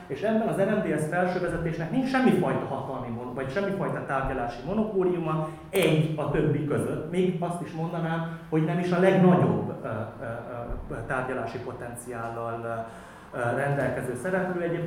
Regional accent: Transylvania, Romania; Tehát hogy mondjuk nekem, mint erdélyi szereplőnek különböző kapcsolódási pontjai vannak

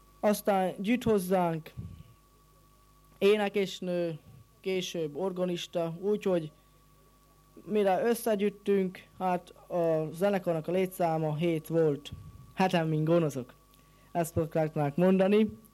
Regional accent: Zlatná na Ostrove, Nitra Region, Slovakia; mikor először fölléptünk május 1-i fölvonuláson Aranyoson, a szülőfalunkban, és Komáromban is.

